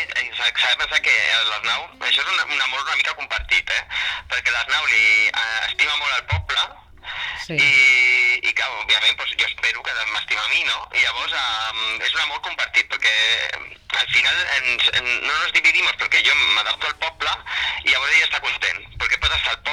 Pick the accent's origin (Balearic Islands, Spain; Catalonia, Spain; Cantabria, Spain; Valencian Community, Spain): Catalonia, Spain; Mollet del Vallès; És un poble, jo soc de Mollet, que també és un poble